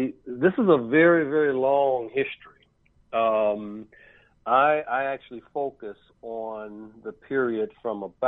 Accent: Chicago, Illinois, United States; I had entered a college in the East, and I'm from Chicago, and entered a college in the East and decided to transfer back to Chicago

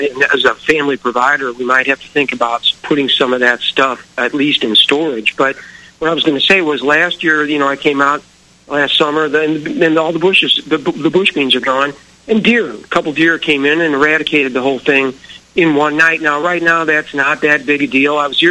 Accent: Florissant, Missouri, United States; I grew up near St. Louis in the county in a place called Florissant, which is connected to Ferguson.

